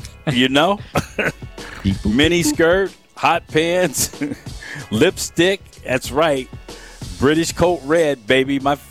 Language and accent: English; San Diego, California, United States; I'm from San Diego, so you know I'm a Charger fan.